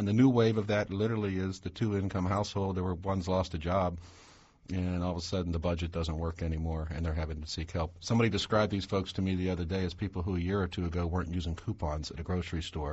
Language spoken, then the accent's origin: English; Steubenville, Ohio, United States; as I like to say, I grew up in Steubenville, and, you know, 40, 50 years ago, people could work in a steel mill